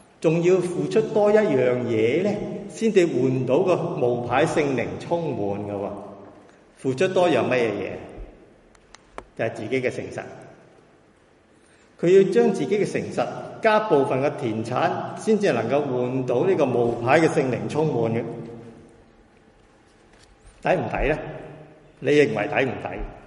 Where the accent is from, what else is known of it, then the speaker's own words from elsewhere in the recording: Hong Kong; 我是香港來的，香港人有句俗語